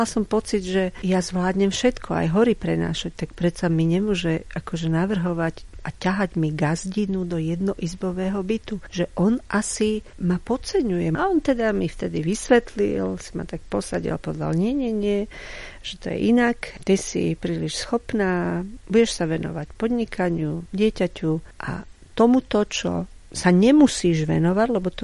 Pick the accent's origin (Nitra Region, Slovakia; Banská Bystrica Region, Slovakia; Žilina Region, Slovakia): Žilina Region, Slovakia; Ružomberok; born there; Ja som sa narodila v Ružomberku a na Liptove to bolo úplne bežné, že sa chodilo pomáhať.